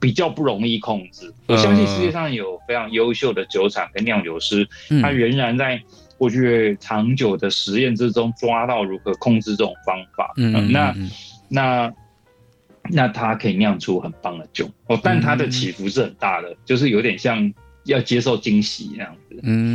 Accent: Taiwan; 对于我们台湾人来说都是熟悉的风味

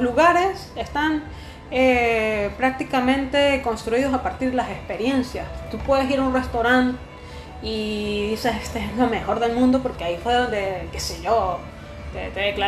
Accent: Venezuela; También tengo amigos venezolanos de sí, mi casa, de mi tierra, que dijeron, no, yo me voy de esta vaina

